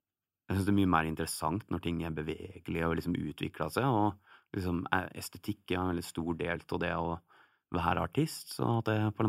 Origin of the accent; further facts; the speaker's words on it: Geilo, Buskerud, Norway; jeg vil være en helt heime der jeg kommer fra, så nå gjør jeg bare litt reklame for reiselivet på Gjerlo.